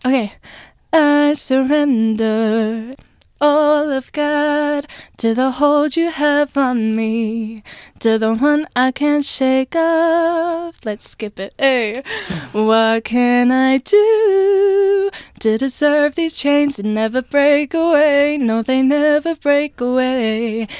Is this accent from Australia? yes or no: yes; Australia; I'm from Australia, you know?